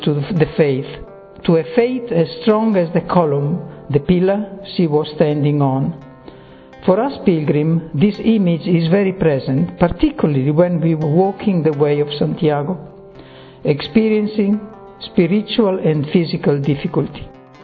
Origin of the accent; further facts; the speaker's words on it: Venice, Veneto, Italy; English is a second language; now in London, United Kingdom; I am from Venice, but I have been working in London for many years.